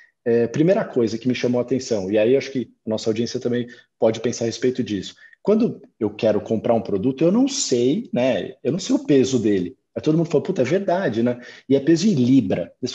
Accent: Brazil; A gente consegue ter essa visão enquanto brasileiro, né?

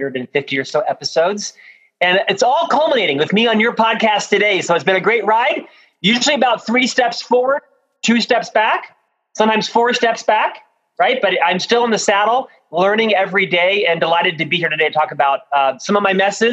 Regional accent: Orlando, Florida, United States; moved away as an adult; now in Utah, United States; But before that, you know, I'm from Florida. I live in Utah now. I moved here 25 years ago. I'm actually from Orlando, Florida. Went to school there.

